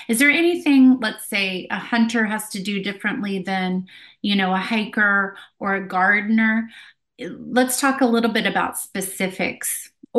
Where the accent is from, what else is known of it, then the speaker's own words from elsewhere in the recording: Midwest, United States; I mean, I come from the Midwest as well. And there's so many hunters and gamesmen and people out and about hiking, and it's thick.